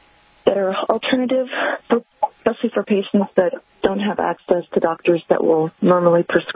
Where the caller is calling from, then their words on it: Missouri, United States; Missouri.